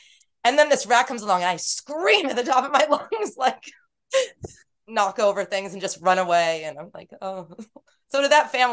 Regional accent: Massachusetts, United States; But I grew up in the Cape, so I spent a lot of time in Boston and, you know, around there

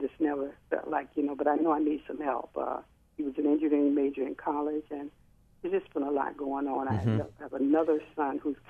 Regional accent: Virginia, United States; now in Maryland, United States; I've only been in Maryland about a year. I'm from Virginia, and I like it since I've been here.

